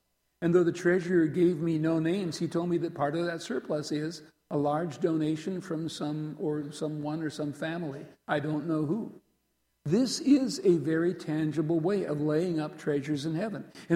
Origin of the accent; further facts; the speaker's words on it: South Dakota, United States; Just behind the courthouse in my hometown is the Spink County Museum.